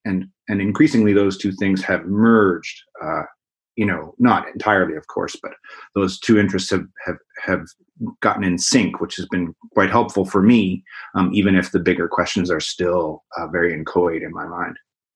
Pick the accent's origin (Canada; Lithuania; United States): Canada; Nova Scotia; now in Vancouver, Canada; I grew up in Nova Scotia in eastern Canada, and I have ended up over the years migrating farther and farther west